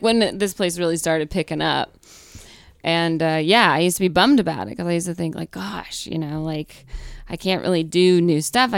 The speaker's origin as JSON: {"language": "English", "region": "the South", "country": "United States", "said": "if I explain that I'm from the South and I'm single and like the pressure is there"}